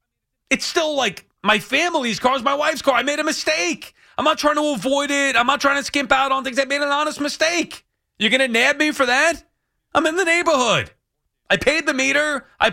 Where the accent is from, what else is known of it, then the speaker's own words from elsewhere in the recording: New York, United States; like growing up on Long Island, I could park wherever I want.